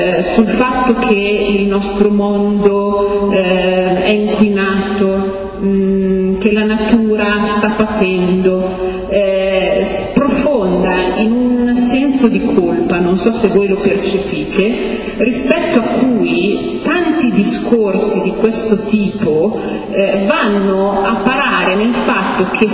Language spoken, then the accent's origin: Italian; Emilia-Romagna, Italy; Vengo dalla Romagna, delle inondazioni